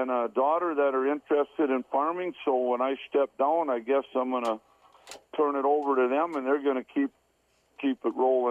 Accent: Lake Benton, Minnesota, United States; also born or lived in Tyler; I'm a Lake Benton native from being born till current. I've never moved away from the nest, I guess. I was born in Tyler, Minnesota, our bordering town where they had the hospital

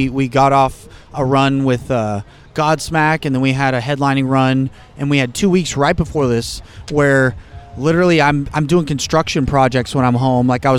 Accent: San Antonio, Texas, United States; Oh, San Antonio Spurs.

